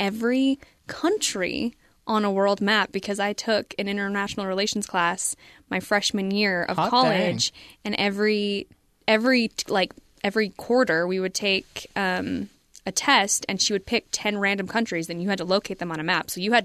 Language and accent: English; Utah, United States; growing up in Utah, the squares were always the easiest.